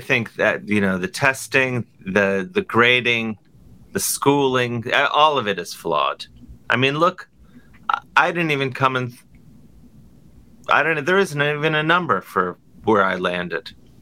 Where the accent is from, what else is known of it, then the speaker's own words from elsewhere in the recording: Cleveland, Ohio, United States; We both grew up in Cleveland.